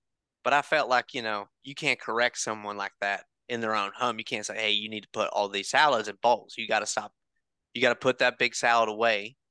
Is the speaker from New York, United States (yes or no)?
no; Knoxville, Tennessee, United States; Oh yeah, I'm from Knoxville. The thing is, you know, in Knoxville, there's more fast food places than there are people.